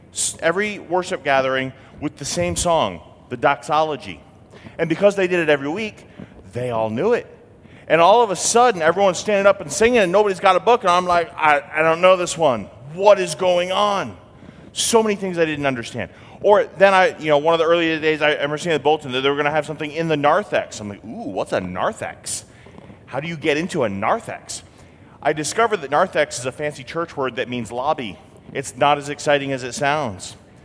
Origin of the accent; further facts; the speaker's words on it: New England, United States; I grew up in New England, which is to say I grew up in a very liberal, non-Christian area.